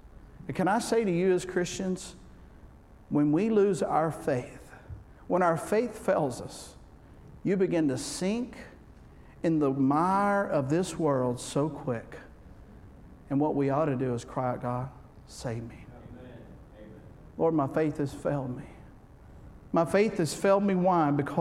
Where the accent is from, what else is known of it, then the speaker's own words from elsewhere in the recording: Florida, United States; I am from Florida, Northwest Florida, or L.A., as most of us call it there, Laura, Alabama.